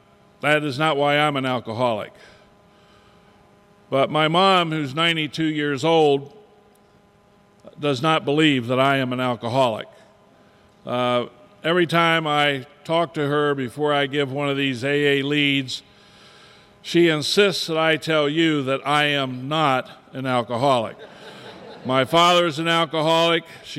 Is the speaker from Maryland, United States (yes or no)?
yes; Hagerstown, Maryland, United States; I am an alcoholic. And I am from Hagerstown, Maryland.